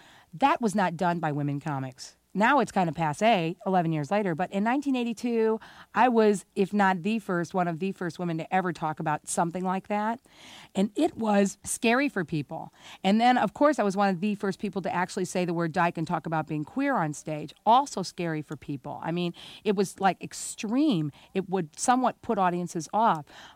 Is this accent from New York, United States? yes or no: no; Belleville, Illinois, United States; I grew up in the Midwest, okay? I grew up in a little town that has been surrounded by an information-proof shield since about 1958, okay? And that's Belleville, Illinois.